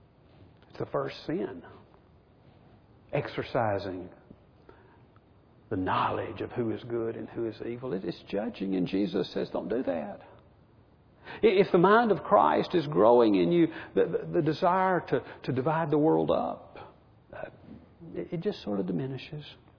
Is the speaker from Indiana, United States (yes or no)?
no; Birmingham, Alabama, United States; I grew up in Birmingham. Tough days, mean-spirited days. I was a kid and churches being bombed.